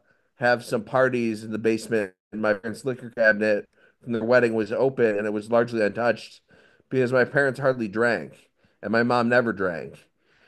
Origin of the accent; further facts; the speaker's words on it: Eden, New York, United States; also born or lived in Buffalo; I was born in the Elmwood Village. So I say I'm from Buffalo, even though I moved out to Eden when I was about 9 months old. And that's where I currently reside.